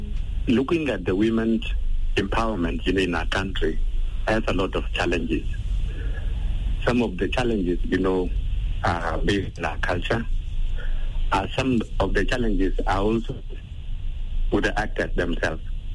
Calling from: Rumbek, Lakes, South Sudan; from Rumbek.

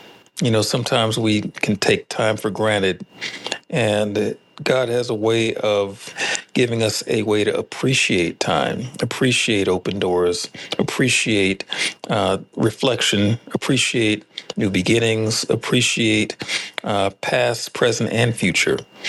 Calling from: Tacoma, Washington, United States; I am hailing in from Tacoma, Washington.

